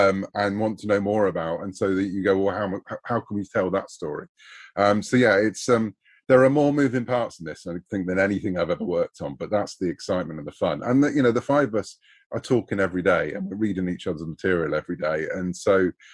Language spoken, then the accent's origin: English; United Kingdom; I'm a Brit.